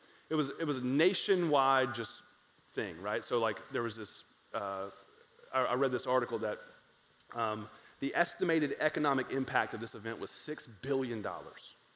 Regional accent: Georgia, United States; I grew up in Southwest Georgia and I went to public school.

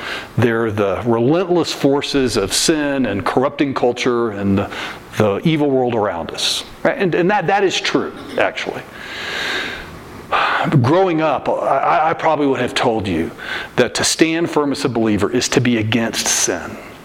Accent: Texas, United States; And the reason God gave us, as a young kid growing up in Texas, the reason God gave us the gift of the oak tree was so that we could climb it, right?

